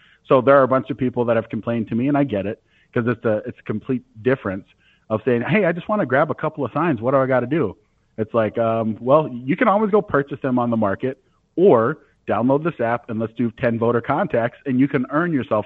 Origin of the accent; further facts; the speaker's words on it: Devils Lake, North Dakota, United States; So first and foremost, because I grew up in Devil's Lake, I sound like I grew up in Devil's Lake, but I, in fact, am black.